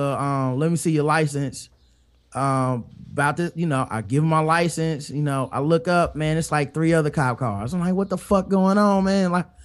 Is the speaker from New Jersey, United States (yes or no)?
no; Charlotte, North Carolina, United States; I'm from Charlotte. I'm not from Fayetteville. So automatically, I'm like, yo, I know the gang. I'm from a city.